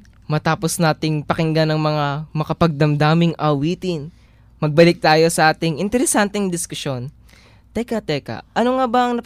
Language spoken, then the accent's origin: Tagalog; Central Luzon, Philippines; sa probinsya namin, sa Zambales